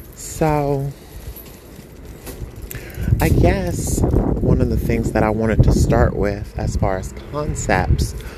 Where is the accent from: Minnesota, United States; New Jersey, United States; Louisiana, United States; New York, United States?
New York, United States; You, like, as a New Yorker, you're like, my day's going to go like this.